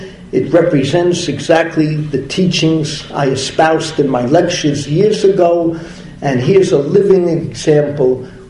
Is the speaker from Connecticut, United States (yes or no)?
no; Bronx, New York, United States; from the Bronx originally.